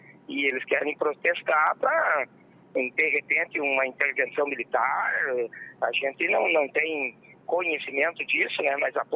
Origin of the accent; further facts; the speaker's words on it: Brazil; Só que nós somos brasileiros, né, gente?